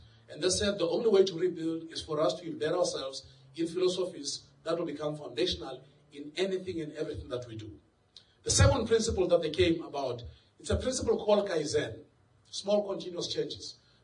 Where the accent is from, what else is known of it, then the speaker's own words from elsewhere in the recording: South Africa; Because I'm from South Africa.